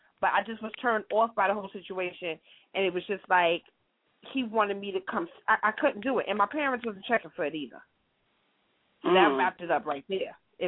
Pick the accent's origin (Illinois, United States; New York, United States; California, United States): New York, United States; Brooklyn; I said from East Flatbush. That's right. Church and Notion.